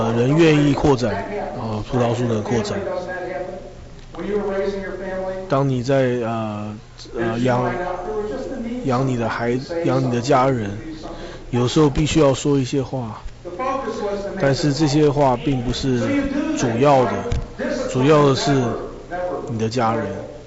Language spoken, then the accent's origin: Chinese; China; 我们从中国来的